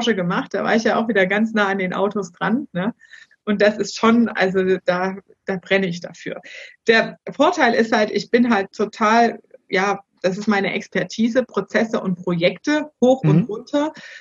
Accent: Erfurt, Thuringia, Germany; born there; Gebürtig komme ich aus Erfurt.

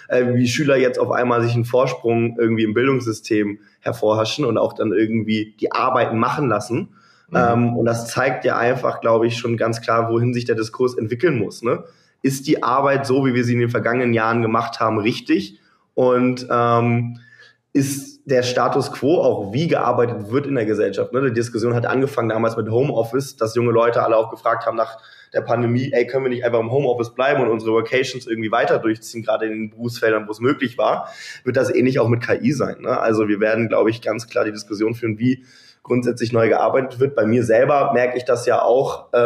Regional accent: Hamburg, Germany; now in Berlin, Germany; 21 Jahre jung, born and raised in Hamburg, lebe jetzt in Berlin.

